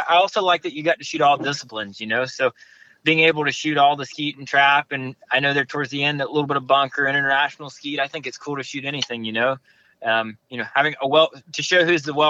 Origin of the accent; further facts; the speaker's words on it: Eatonton, Georgia, United States; I'm from Eatonton, Georgia, just outside Lake Oconee. I'm about an hour south of Atlanta.